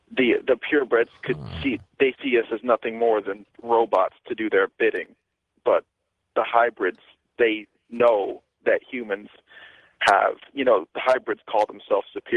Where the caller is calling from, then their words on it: Georgia, United States; Currently, I'm calling from Georgia, but I'm heading south.